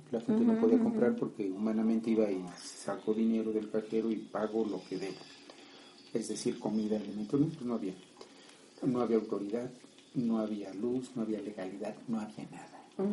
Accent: Mexico; somos mexicanos

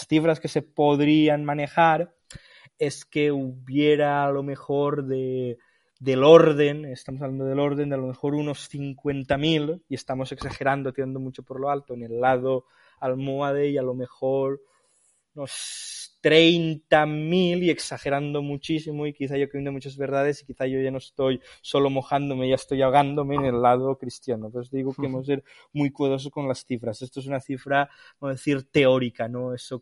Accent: Valencian Community, Spain; Y ahora, como yo soy valenciano, voy a un poco arrimar el asco a mi sardina.

